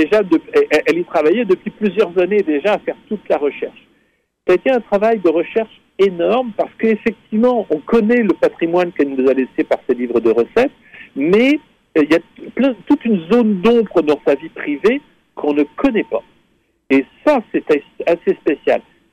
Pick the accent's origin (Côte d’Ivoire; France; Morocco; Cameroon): France; now in Quebec, Canada; parce que je suis originaire de France